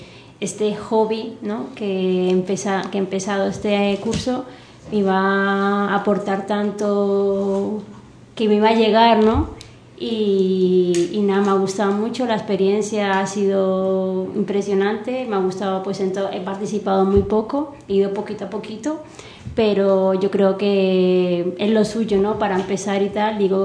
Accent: Colombia; No. No, soy de Colombia.

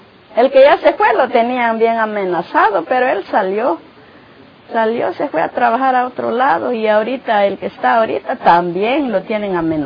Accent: San Mateo, Guatemala; yo soy de aquí de San Mateo, vivo cerca

